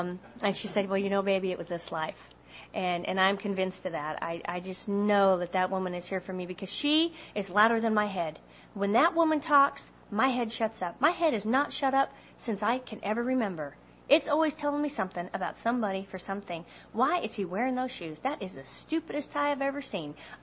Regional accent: Montana, United States; I'm from Montana, so it was a skiing kind of thing.

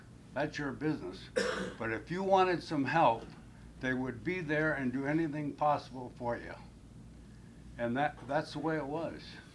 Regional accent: Muskegon, Michigan, United States; But anyway, going back, I grew up in Michigan.

